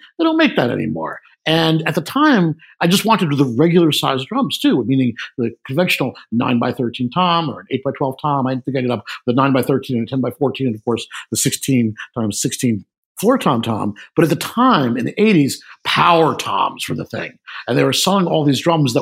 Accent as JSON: {"language": "English", "town": "New York City", "region": "New York", "country": "United States", "tie": "born or raised there", "said": "I grew up in New York City. I do drive, but I know a lot of people who never learned because they live in New York City."}